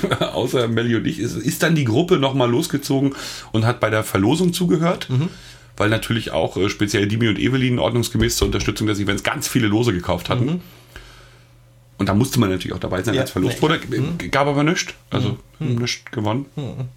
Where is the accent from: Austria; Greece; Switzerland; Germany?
Germany; Mecklenburg-Vorpommern; Als Mecklenburger ist es natürlich, also wenn man nicht gerade aus Industrieregionen kommt, dann flasht einen das nicht so